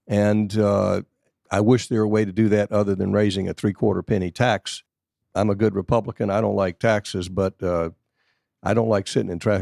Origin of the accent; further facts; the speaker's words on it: Roswell, United States; I grew up in Roswell. I'm a little older than you are, 67 now.